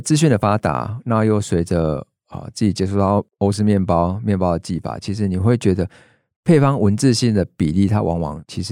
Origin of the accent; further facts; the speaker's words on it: Lukang, Changhua County, Taiwan; 因为我本身也不是高雄人。对，那我会有特别的想法是说某一天也许我可以回到我的家乡鹿港去做这件事情